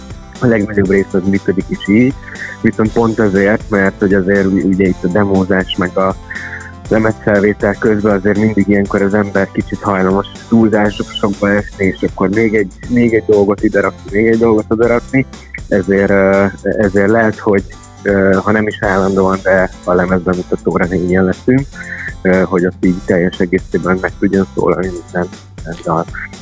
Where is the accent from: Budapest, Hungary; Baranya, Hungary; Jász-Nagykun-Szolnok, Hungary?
Budapest, Hungary; én nekem nagy körösi a családom, mert én már nagyjából Pesten születtem, és itt is mentem föl